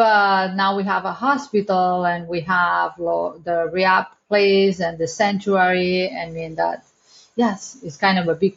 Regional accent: Barcelona, Catalonia, Spain; English is a second language; moved away as an adult; now in Costa Rica; I'm from Barcelona. I'm Spanish, and I end up in Costa Rica like more than 15 years ago.

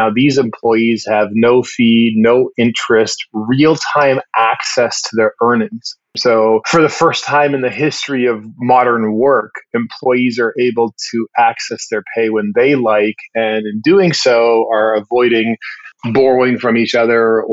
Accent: Vancouver, British Columbia, Canada; now in Atlanta, United States; I'm from Vancouver, Canada originally and living in beautiful Atlanta, Georgia over the last few years.

